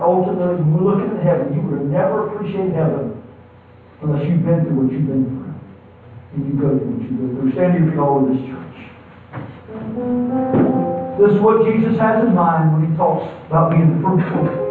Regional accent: North Carolina, United States; You know, that doesn't mean, I'm from North Carolina, that doesn't mean God's going to give you a new double wide.

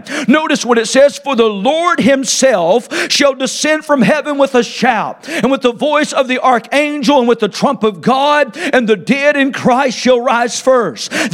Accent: Tyner, North Carolina, United States; Happy Home Road in Tyner, North Carolina. Some people often say, is that a real road? Yeah, it is. I was raised on Happy Home Road.

